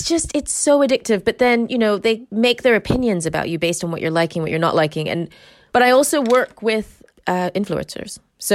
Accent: United States; I also have a podcast called Psycho Mama, and I am American, but I've lived in this country like 30 years.

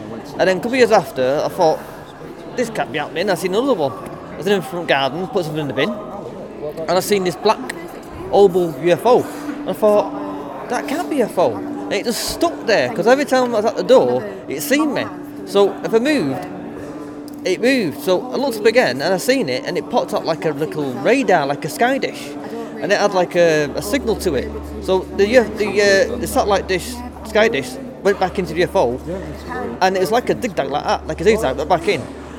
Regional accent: Stockport, North West England, United Kingdom; I'm from Stockport, Manchester.

